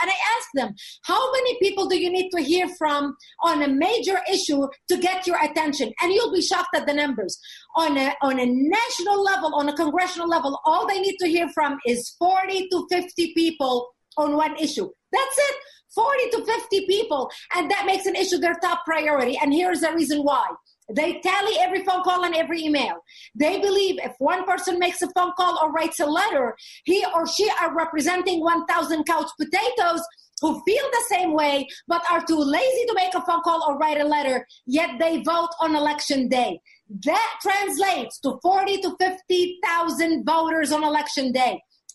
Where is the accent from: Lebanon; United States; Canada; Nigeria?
Lebanon; moved away; I come from a country where I know what happens. I was born and raised in Lebanon